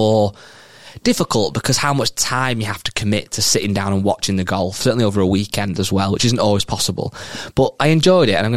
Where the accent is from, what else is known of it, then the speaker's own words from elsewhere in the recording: St Helens, North West England, United Kingdom; So I'm from St Helens, that's no news to you